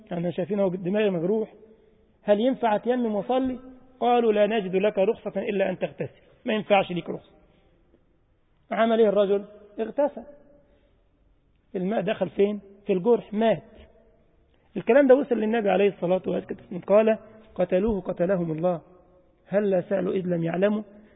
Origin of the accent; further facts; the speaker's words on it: Egypt; يعني أذكر إن في بلدنا كنت شاب كده بيعمل نقاش، احنا بنسميه نقاش عندنا في مصر، اللي انتوا بتسموه الصباغ او الدهان